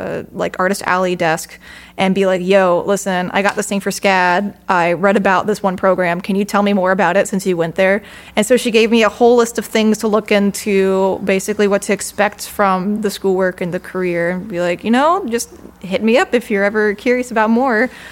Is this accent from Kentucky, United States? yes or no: yes; Kentucky, United States; now in Missouri, United States; Well, I am, I guess, technically from Kentucky, but I don't like saying I'm from Kentucky because we do not associate with Kentucky anymore.